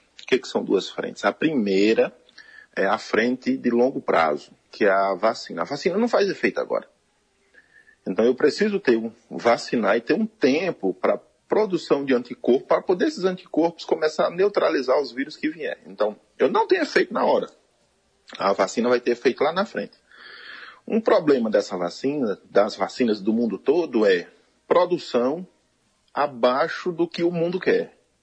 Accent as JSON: {"language": "Portuguese", "town": "Juazeiro do Norte", "region": "Ceará", "country": "Brazil", "said": "atender a região do Araripe, Sertão Central, aqui nosso Caririzinho, que eu sou de Juazeiro"}